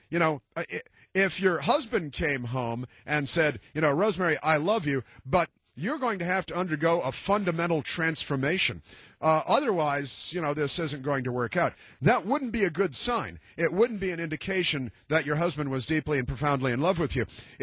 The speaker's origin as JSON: {"language": "English", "town": "Chicago", "region": "Illinois", "country": "United States", "said": "And I'm from Chicago, and I've got corrupt cousins and stuff that work for the Chicago machine."}